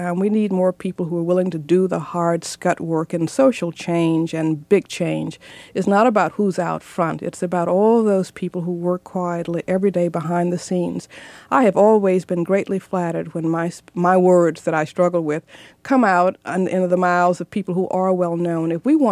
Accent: the South, United States; as a black child growing up in the South.

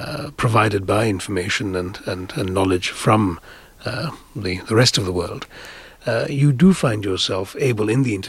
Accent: India; It's the defining experience of my life was growing up in India

